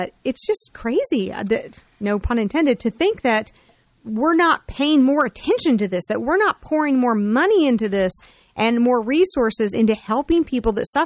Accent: Texas, United States; I was happy to announce, being a Texan, that Texas is not the highest on the list

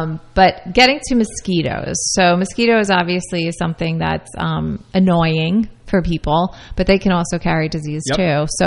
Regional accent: South Plainfield, New Jersey, United States; So, and I grew up in South Plainfield

